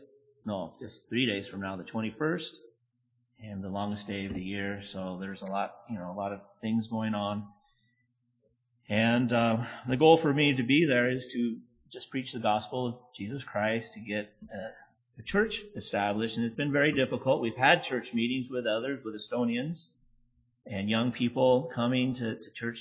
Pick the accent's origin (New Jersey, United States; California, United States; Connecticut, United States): California, United States; Los Angeles; I'm from the Los Angeles, California area